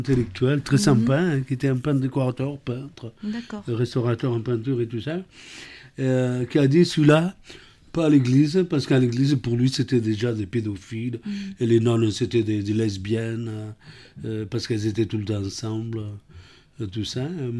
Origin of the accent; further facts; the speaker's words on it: Portugal; Par contre, je tiens à dire un truc. Moi, je suis portugais.